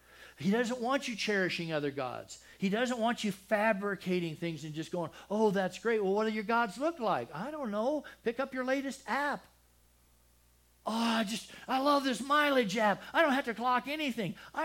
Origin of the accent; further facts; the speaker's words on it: Texas, United States; I'm from Texas.